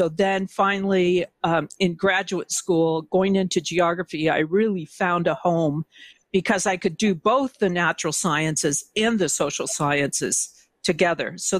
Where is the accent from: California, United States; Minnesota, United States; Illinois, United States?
Illinois, United States; And then growing up in Illinois, it was a strip mine area